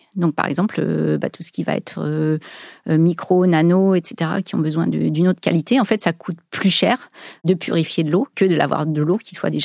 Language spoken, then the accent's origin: French; France; c'est un élément réglementaire qui est important chez nous en France